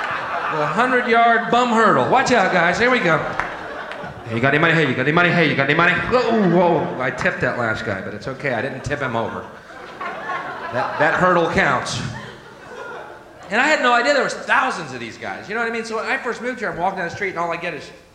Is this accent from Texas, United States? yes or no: yes; Houston, Texas, United States; moved away; I am from Houston, Texas originally. I moved up here a year ago.